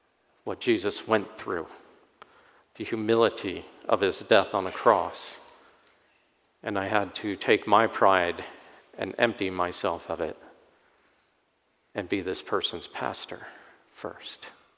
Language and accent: English; Ireland; And I'm an Irishman.